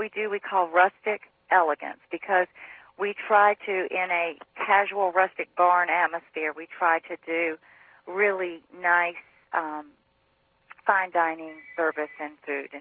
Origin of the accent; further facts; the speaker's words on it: Raleigh, North Carolina, United States; I am from Raleigh, North Carolina.